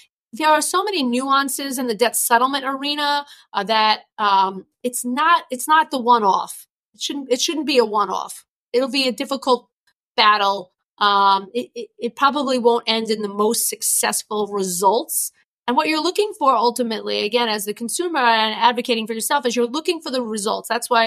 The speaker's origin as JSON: {"language": "English", "region": "New York", "country": "United States", "accent": "New York", "said": "between my New York accent, my lawyer-like personality, and my area of practice, like it's just not a soft look."}